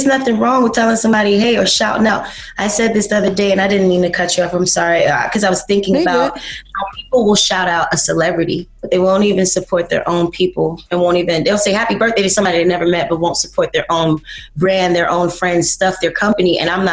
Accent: Georgia, United States; born there; also born or lived in Germany / Florida / Houston / New York; now in Atlanta, United States; I was born in Moody Air Force Base, about Austin, Georgia. I lived in Germany, Franklin, came back to the States, Florida, Houston, New York, Detroit, then back here.

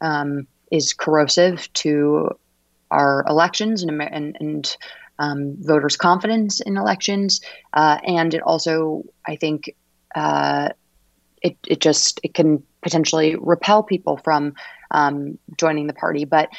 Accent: Westchester, New York, United States; I am from Westchester, New York.

